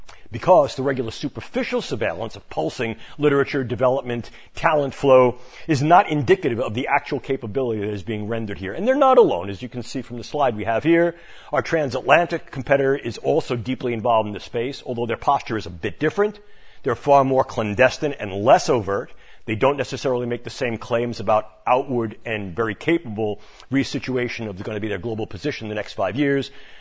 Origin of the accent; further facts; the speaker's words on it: New York, United States; as used to say in my hometown back in New York, all yous